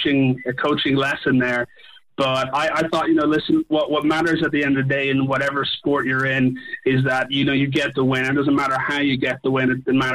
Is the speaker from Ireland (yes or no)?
yes; Ireland; Me being Irish, I'm smitten with him and how he runs our team.